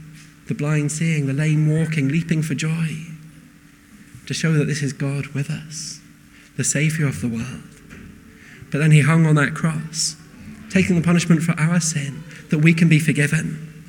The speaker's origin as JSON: {"language": "English", "region": "North West England", "country": "United Kingdom", "tie": "born or raised there", "said": "I grew up in Cumbria, the Lake District in northwest of England, where it's known for hills and lakes and, yeah, sheep."}